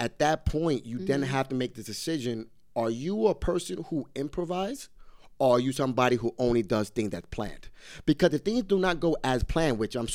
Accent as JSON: {"language": "English", "town": "Brooklyn", "region": "New York", "country": "United States", "said": "He's from Atlanta, Georgia, and I'm from Brooklyn, New York. And not only that, is he's African American, and I'm Puerto Rican and Dominican."}